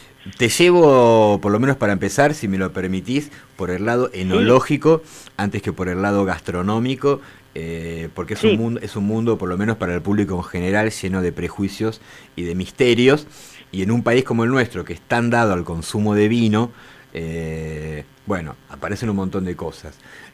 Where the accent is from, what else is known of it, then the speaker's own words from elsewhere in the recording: Argentina; somos argentinas